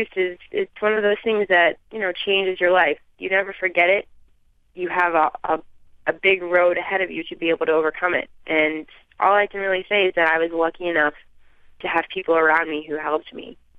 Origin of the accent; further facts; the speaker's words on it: United States; And not only did I win, but I'm the first from the United States to ever win.